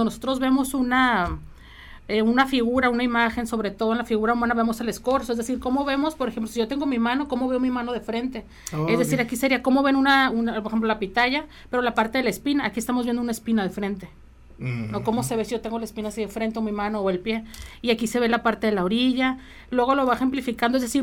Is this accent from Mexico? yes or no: yes; Sinaloa, Mexico; además del ser mexicanos, ¿por qué somos sinaloenses?